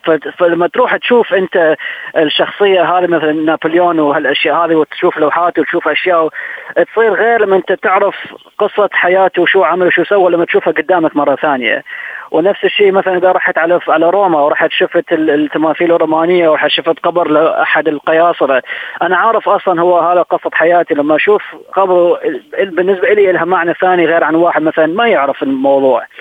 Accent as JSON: {"language": "Arabic", "town": "Baghdad", "region": "Baghdad Governorate", "country": "Iraq", "tie": "born or raised there", "said": "أنا يعني تربيت في العراق وبغداد، وزي ما كل عارفين يعني العراق بلد يعني شاف الحروب والمآسي"}